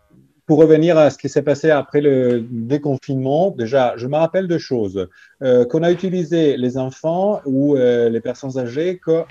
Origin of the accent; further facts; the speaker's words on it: Bergamo, Lombardy, Italy; French is a second language; en l'occurrence à Bergame, qui est ma ville natale